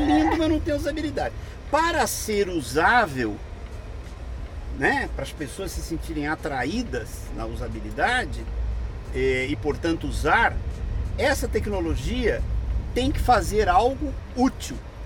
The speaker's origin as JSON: {"language": "Portuguese", "country": "Brazil", "said": "Eu, como bom brasileiro, né"}